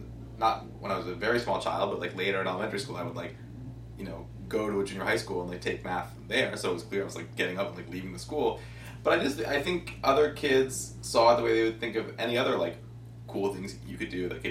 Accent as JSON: {"language": "English", "town": "Potomac", "region": "Maryland", "country": "United States", "tie": "born or raised there", "said": "Not too far from here, actually, in Potomac, Maryland, in Montgomery County."}